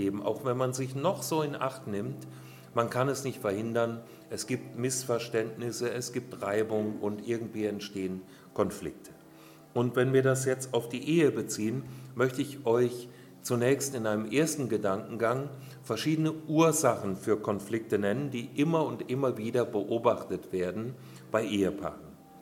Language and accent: German; Hesse, Germany; Ich komme aus Nordhessen, aus einem ganz schlichten Handwerker- und Nebenerwerbsbauernhaushalt.